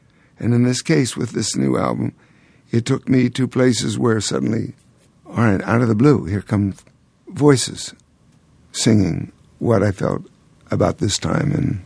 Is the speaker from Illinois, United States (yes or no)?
no; New York City, New York, United States; When I was a young boy, 12 years old, growing up in New York City, I could ride the subway by myself and never ever be afraid.